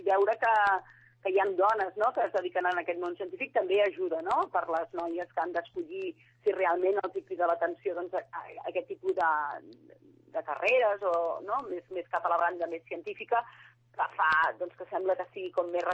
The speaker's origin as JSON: {"language": "Catalan", "town": "Berga", "region": "Catalonia", "country": "Spain", "said": "Jo sóc de Berga"}